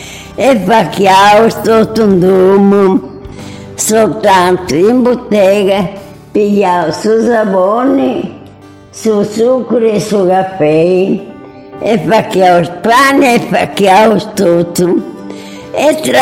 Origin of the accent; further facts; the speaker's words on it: Bari, Apulia, Italy; born there; sono nata a Bari. Sono 1926, su 30 agosto.